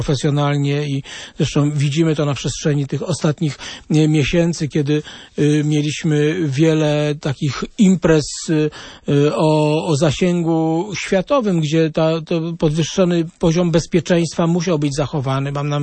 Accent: Radom, Masovian Voivodeship, Poland; w Radomiu, skąd pochodzę

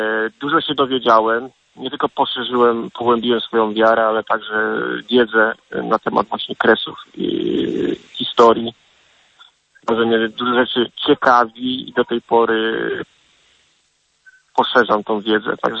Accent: Częstochowa, Silesian Voivodeship, Poland; Pochodzę z Częstochowy, także pielgrzymuję od matki do matki.

